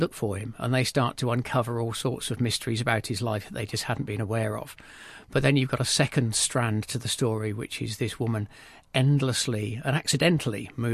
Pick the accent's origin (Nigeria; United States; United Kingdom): United Kingdom; Wansford, East of England; also born or lived in Bristol; Well, I kind of grew up half in Wansford and half in Bristol because my mum came from Peterborough originally